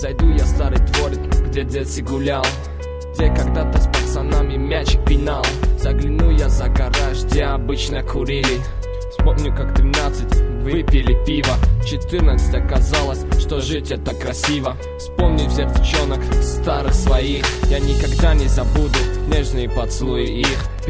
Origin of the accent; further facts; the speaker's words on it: Dushanbe, Tajikistan; Этот трек посвящается городу Душанбе, моему родному городу, где я родился и живу